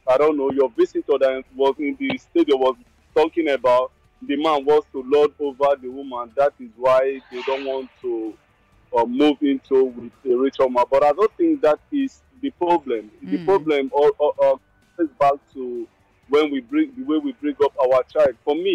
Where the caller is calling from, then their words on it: Czechia; Yeah, I'm calling from Czech Republic.